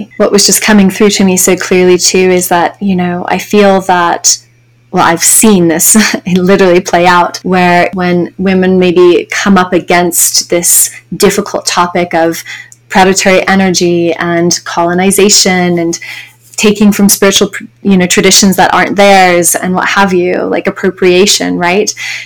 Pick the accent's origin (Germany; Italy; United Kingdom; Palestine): United Kingdom; England; now in United States; So I spent a good portion of my childhood in England, growing up in England.